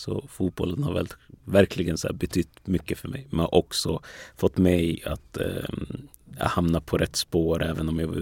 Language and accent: Swedish; Västerås, Västmanland County, Sweden; Faktiskt inte. Jag är uppvuxen i Västerås från början.